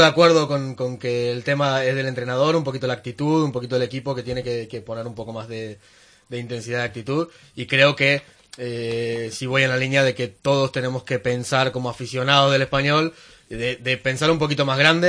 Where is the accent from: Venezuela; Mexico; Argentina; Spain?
Argentina; moved away; Yo siendo argentino, viniendo de fuera y estando aquí